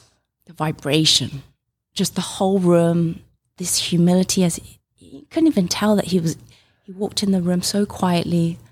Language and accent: English; London, United Kingdom; I'm born and raised in London.